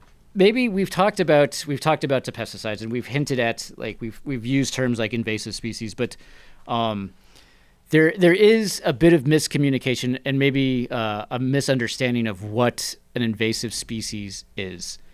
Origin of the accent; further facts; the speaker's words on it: California, United States; I'm from California. There's like 1,200 invasive species in California.